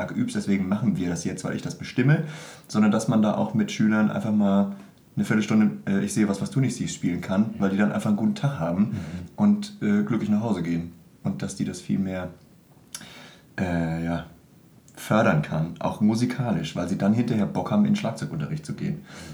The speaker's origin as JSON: {"language": "German", "town": "Kiel", "region": "Schleswig-Holstein", "country": "Germany", "said": "ich komme aus Kiel, obwohl ich gebürtig woanders herkomme, aber ich mich doch so gut ich kann mit Kiel identifizieren möchte, weil ich da mich sehr, sehr beheimatet und nicht nur zu Hause fühle. Und darum würde ich sagen, ich bin Kieler"}